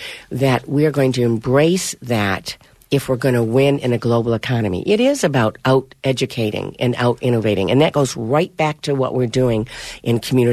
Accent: Clare, Michigan, United States; You know, growing up in Clare, a little town of Clare, my folks didn't have a lot of money.

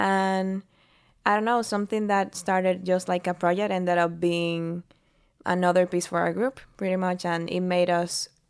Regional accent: Dominican Republic; And I basically wanted to do something from my country. I'm from the Dominican Republic.

